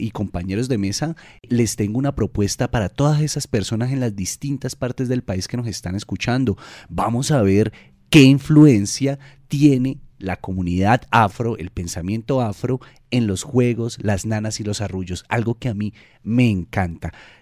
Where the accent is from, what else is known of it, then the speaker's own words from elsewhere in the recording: Cali, Valle del Cauca, Colombia; yo vengo de Cali. Como dato especial, Cali es la ciudad con mayor población afro en Colombia.